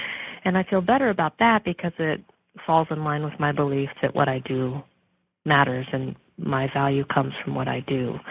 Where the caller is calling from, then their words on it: West Coast, United States; I'm calling from the West Coast.